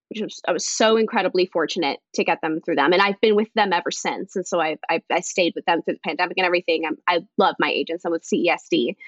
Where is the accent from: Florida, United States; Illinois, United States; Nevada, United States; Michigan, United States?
Nevada, United States; North Las Vegas; I grew up mainly in North Las Vegas.